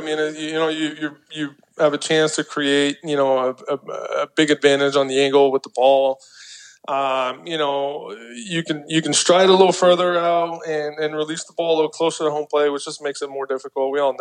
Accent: Canada; being Canadian

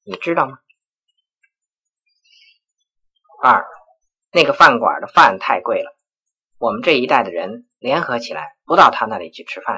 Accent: China; Chinese is a second language; 去过，可以说我是在中国长大的

